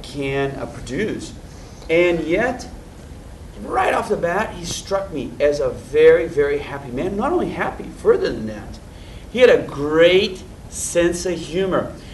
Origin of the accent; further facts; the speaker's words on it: São Paulo, Brazil; now in United States; growing up in Sao Paulo, Brazil, I always dream of coming to the United States and having that extraordinary life.